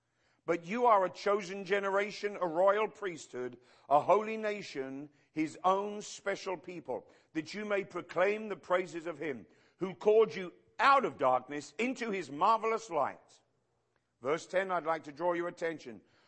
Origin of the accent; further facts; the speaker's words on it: England, United Kingdom; born there; I was born in England